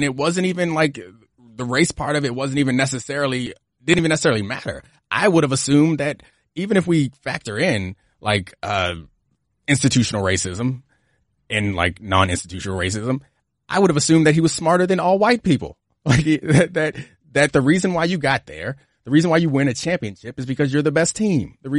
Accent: Maryland, United States; I think growing up in Baltimore County, it's like going to public schools.

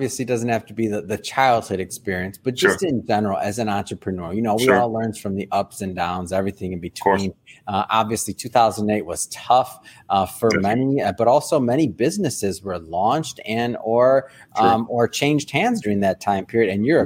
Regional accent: Michigan, United States; And I'm from the Midwest too. So from Michigan.

